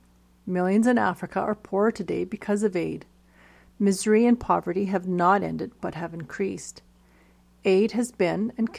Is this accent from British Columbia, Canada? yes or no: no; Calgary, Alberta, Canada; I grew up in Calgary with my parents and an older brother, a rather conservative, typical white family of hard-working middle-class means. My parents coming from British Scottish lineage